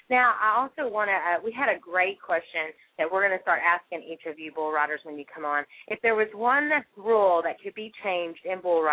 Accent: Belleville, Texas, United States; Well, best of luck. My hometown is Belleville.

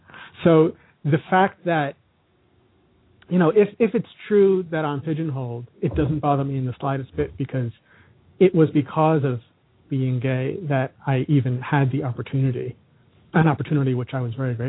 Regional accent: United States; she's Italian and I'm American and we don't share a language.

